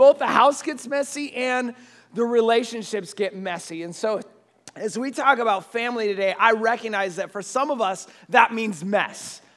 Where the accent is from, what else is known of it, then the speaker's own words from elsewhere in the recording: Washington, United States; I grew up in Eastern Washington where like the weather changes and it stays changed, you know